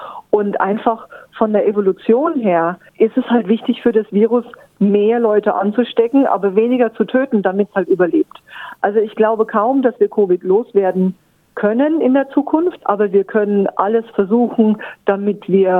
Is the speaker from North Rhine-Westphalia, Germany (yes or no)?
no; Thuringia, Germany; moved away as an adult; now in Adelaide, Australia; Ich komme aus dem Thüringer Wald.